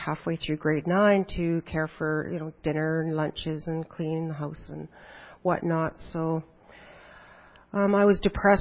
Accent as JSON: {"language": "English", "town": "North Vancouver", "region": "British Columbia", "country": "Canada", "tie": "born there", "said": "I was born in North Vancouver. I was raised in a non-Christian home."}